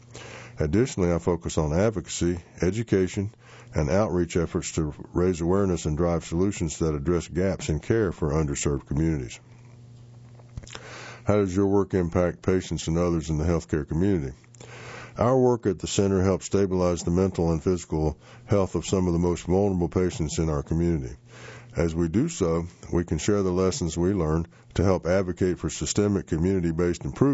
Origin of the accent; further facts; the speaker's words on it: Los Angeles, California, United States; also born or lived in Washington, D.C. / Chicago / Boston; I'm originally from Los Angeles, and after spending years in Washington, D.C., Chicago, and Boston, I would have to say the weather is by far my favorite thing about the Triangle